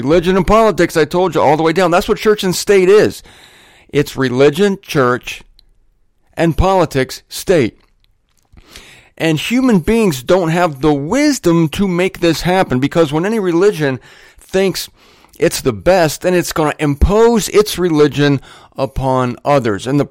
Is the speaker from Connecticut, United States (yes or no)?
yes; Greenwich, Connecticut, United States; This church sign I saw back in my hometown of Greenwich, my ex-hometown. See, they kicked me out of there.